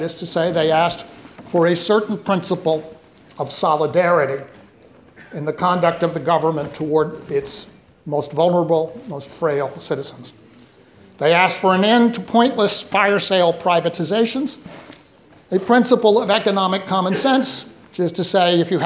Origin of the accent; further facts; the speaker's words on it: United States; As an American in this place, it's a privilege to be here